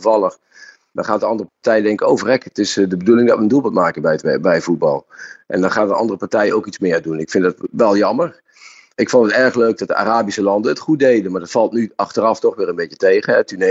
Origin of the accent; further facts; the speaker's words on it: Netherlands; Ik vind het echt heel erg jammer, want als Nederlanders zijn we toch een beetje verwend.